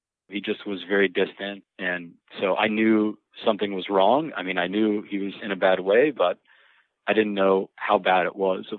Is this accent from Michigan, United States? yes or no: no; Miami, Florida, United States; So everybody, I grew up in Miami, everybody knew about Dr. Brandt.